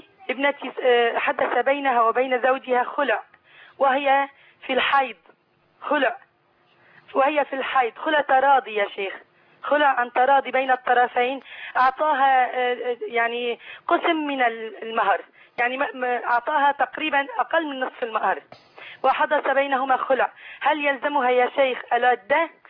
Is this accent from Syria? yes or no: yes; Syria; من سوريا.